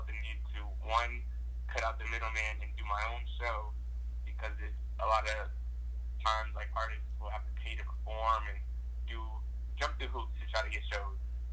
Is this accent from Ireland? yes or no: no; Delaware, United States; I did that right in my hometown as well in Delaware.